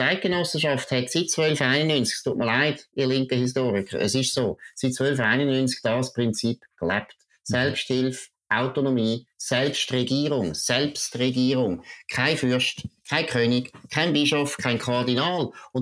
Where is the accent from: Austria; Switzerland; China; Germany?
Switzerland; Du bist kein Schweizer, wenn du das Rütli nicht kennst und nicht verstehst, warum das eine wichtige Wiese ist für uns.